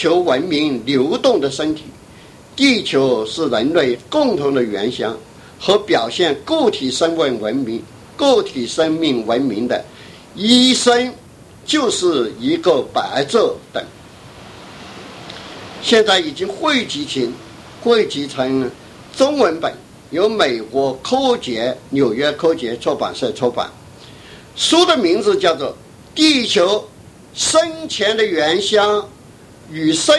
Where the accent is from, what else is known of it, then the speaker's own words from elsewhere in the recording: China; 作为一个中国人，我追求的是当代中国自由文化